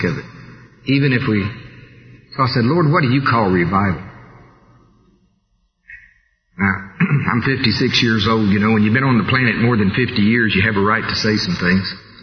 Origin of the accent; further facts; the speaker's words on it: Tulsa, Oklahoma, United States; See, and we're from Tulsa, and we've got really good churches in Tulsa.